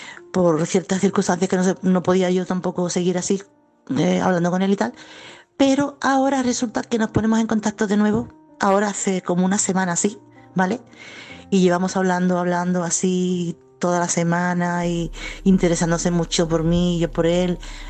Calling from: Chiclana, Andalusia, Spain; de Chiclana.

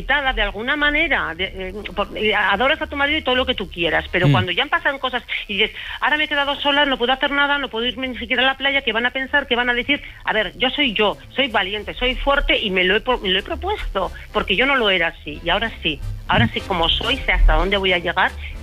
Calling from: Pamplona, Navarre, Spain; De Iruña, Pamplona, sí.

